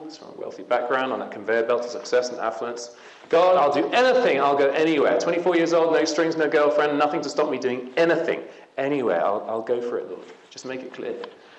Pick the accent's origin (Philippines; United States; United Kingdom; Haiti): United Kingdom; England; also born or lived in Burundi; You can tell from my accent, I'm not from Canada. I'm not actually from Africa, which has been a scene of a lot of my work. I'm from England, but I've spent a decade plus in a hell of a place